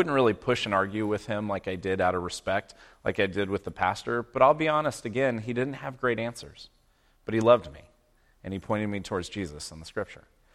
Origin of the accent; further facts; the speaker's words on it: Santa Clara, California, United States; I get a phone call from my best friend who I grew up with in Santa Clara.